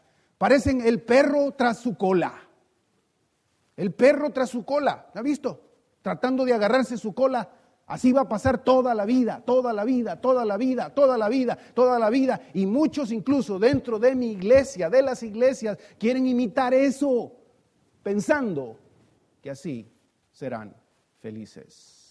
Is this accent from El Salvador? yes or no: yes; El Salvador; Como buen salvadoreño diría, no debo andar de bracete con los malos.